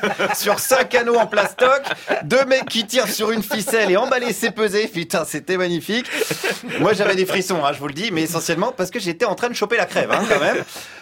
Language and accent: French; France; ce qui nous reste en tant que français